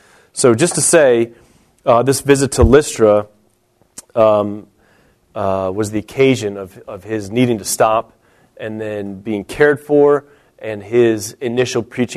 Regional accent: Chicago, Illinois, United States; You know, when I grew up in Chicago, we played 16-inch softball, not the wimpy 12-inch.

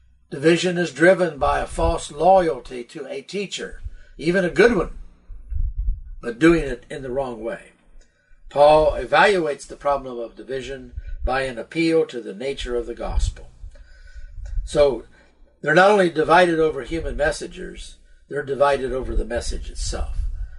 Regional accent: United States; I was born in the 40s. I was a post-World War II baby. And as a result of that, I grew up in America

